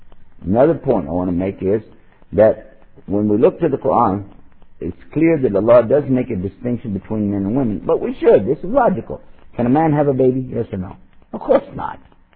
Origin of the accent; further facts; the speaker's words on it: Texas, United States; I'm from Texas. We can't help it.